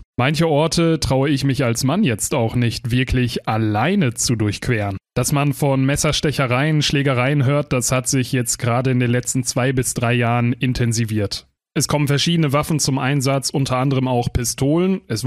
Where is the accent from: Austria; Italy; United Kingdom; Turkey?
Turkey; now in Germany; Ich Ich komme aus der Türkei.